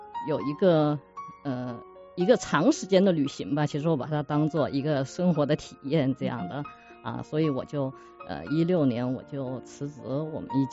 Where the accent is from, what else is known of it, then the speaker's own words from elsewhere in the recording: Guangzhou, Guangdong, China; 我是从广州来。